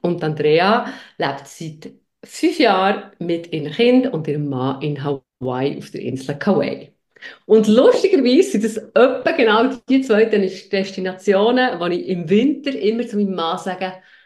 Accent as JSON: {"language": "German", "region": "Bern", "country": "Switzerland", "tie": "born or raised there", "said": "Bis vor 10 Jahren, also bis ich Mutter geworden, habe ich eigentlich immer mal wieder ein bisschen im Ausland gelebt. Und jetzt bin ich mit den Kindern sesshaft geworden in meiner Heimatstadt Bern."}